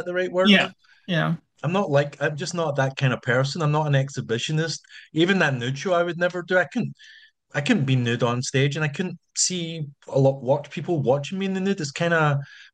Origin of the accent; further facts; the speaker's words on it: Scotland, United Kingdom; Scottish, we're just Scottish people are, or you people in the UK generally